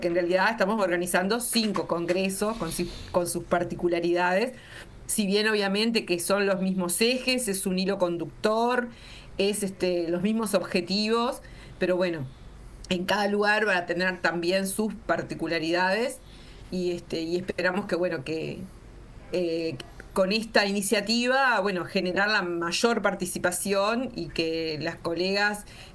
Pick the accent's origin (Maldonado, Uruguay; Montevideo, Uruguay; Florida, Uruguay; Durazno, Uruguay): Montevideo, Uruguay; moved away as an adult; now in Melo, Uruguay; estoy en Melo hace muchos años. Si bien soy de Montevideo, estoy radicada en Melo hace más de 30 años, y he tenido mi desarrollo profesional aquí en Cerro Largo.